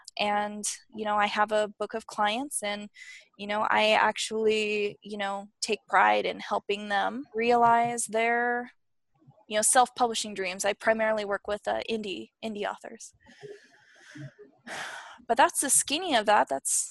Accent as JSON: {"language": "English", "town": "Las Vegas", "region": "Nevada", "country": "United States", "tie": "born or raised there", "moved": "as an adult", "said": "I am actually from Las Vegas, born and raised. There are not a lot of us, and I just on an 18-year-old's whim just up and left and went across the country to go to the school."}